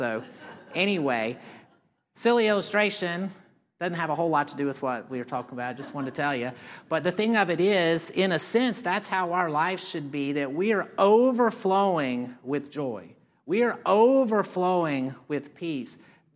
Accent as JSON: {"language": "English", "country": "United States", "tie": "born there", "said": "that I was born in the United States, and the list goes on and on and on."}